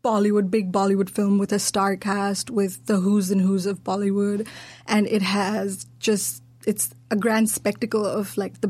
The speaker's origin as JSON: {"language": "English", "country": "Nepal", "lives_now": "New Zealand", "said": "Yeah, I'm from Nepal and I like films."}